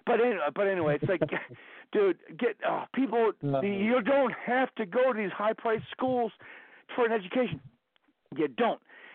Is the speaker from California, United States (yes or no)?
no; New Jersey, United States; We're from Jersey. We got rants all over the fucking place.